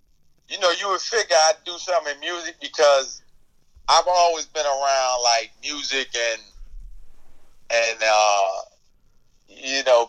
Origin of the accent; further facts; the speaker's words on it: Dorchester, Massachusetts, United States; Like I said, I'm from Dorchester, and my mom is the oldest out of six, and we lived in a house, man, where it was all of us in one house.